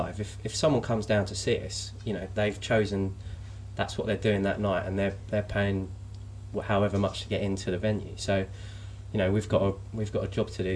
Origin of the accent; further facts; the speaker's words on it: Woodford, London, United Kingdom; I'm from Essex or northeast London edge. I grew up in Woodford.